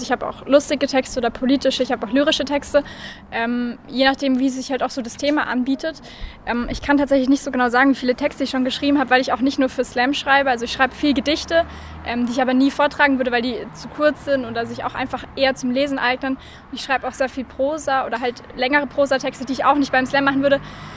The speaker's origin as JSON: {"language": "German", "town": "Nuremberg", "region": "Bavaria", "country": "Germany", "said": "ich bin 18 Jahre alt und studiere in Regensburg Lehramt. Und ich komme aber ursprünglich aus Nürnberg"}